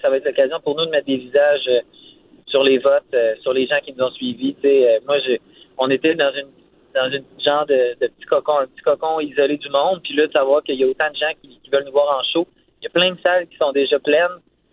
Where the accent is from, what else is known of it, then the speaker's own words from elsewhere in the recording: Victoriaville, Quebec, Canada; Moi, j'ai grandi à Victo. Ma famille est de Victo. Je suis né à Victo. Mais à partir de secondaire 4, à mes frais, j'ai décidé d'aller au Collège Saint-Bernard à Drummond.